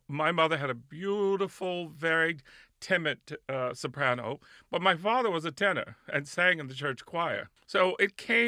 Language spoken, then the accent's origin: English; Spartanburg, South Carolina, United States; Well, you know, we're Southern. And my father, who was born in Charleston, South Carolina, I was raised in Spartanburg, South Carolina.